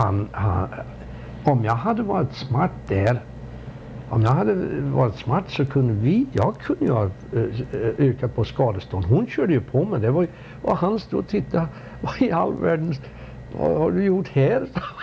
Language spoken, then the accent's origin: Swedish; Chicago, Illinois, United States; Men så fort de börjar på att få veta att vi var från Chicago, då drog de sig undan lite, undan för undan, du vet.